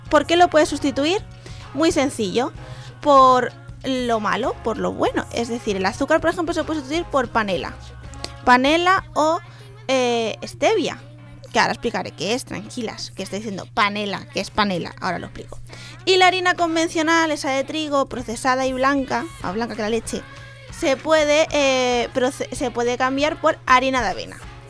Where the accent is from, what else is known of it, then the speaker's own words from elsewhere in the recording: Valencian Community, Spain; No, sí, soy valenciana, tengo que haber probado.